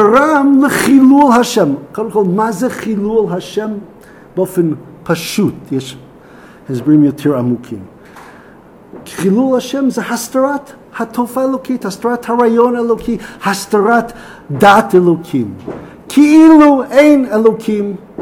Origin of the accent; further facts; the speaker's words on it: Chicago, Illinois, United States; born there; Hebrew is a second language; לא נולדתי לא בתל אביב, לא בירושלים, אפילו לא בבית שן. נולדתי באיזה מקום קצת קטן, קצת נידח, שנקרא שיקגו, ככה באמריקה. יש שם רק 15 מיליון אנשים